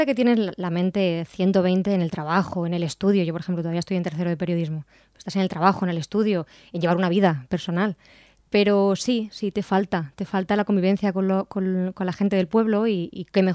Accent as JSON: {"language": "Spanish", "town": "Petrer", "region": "Valencian Community", "country": "Spain", "said": "Petrer, y mi familia de Petrer va a poder venir el sábado a conocer lo que son las tradiciones de mi pueblo"}